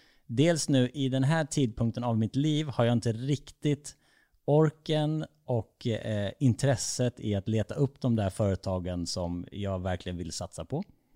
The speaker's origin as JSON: {"language": "Swedish", "town": "Falkenberg", "region": "Halland County", "country": "Sweden", "tie": "born or raised there", "said": "Jag är uppväxt i Falkenberg"}